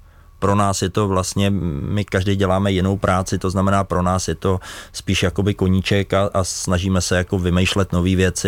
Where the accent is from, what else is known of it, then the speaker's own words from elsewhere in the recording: Vysočina Region, Czechia; protože odsud pocházím z Pelhřimovska